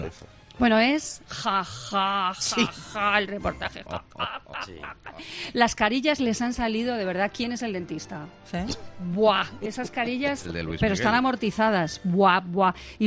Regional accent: Albacete, Castilla-La Mancha, Spain; Yo soy de Albacete.

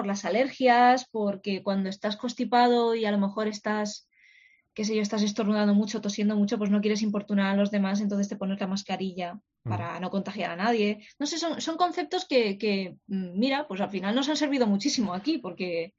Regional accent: Spain; sobre todo siendo españoles, pues nos choca un poquito al principio.

